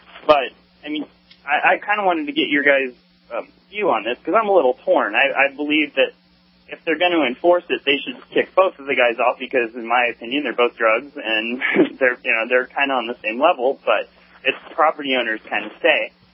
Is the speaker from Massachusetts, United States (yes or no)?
no; Florida, United States; I'm from Florida. People are stacked on top of each other. It's awful.